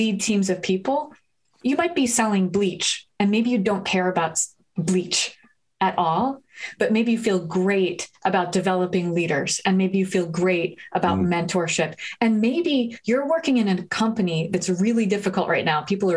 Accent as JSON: {"language": "English", "town": "New Haven", "region": "Connecticut", "country": "United States", "tie": "born or raised there", "said": "when she was visiting my hometown of New Haven a little while ago."}